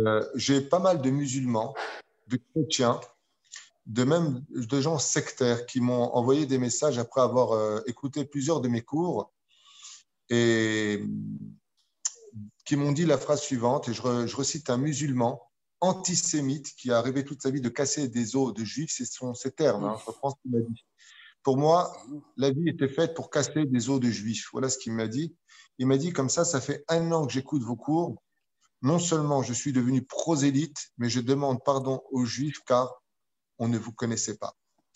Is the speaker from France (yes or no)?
no; Tunisia; je suis tunisien